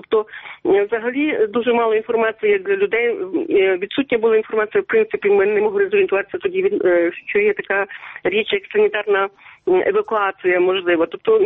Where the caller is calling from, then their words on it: Truskavets, Lviv Oblast, Ukraine; Трускавець.